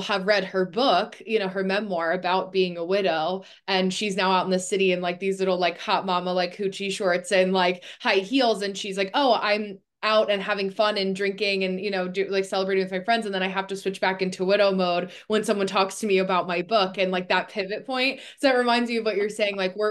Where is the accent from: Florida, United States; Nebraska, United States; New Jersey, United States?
New Jersey, United States; I grew up in New Jersey and I'm right outside of New York City.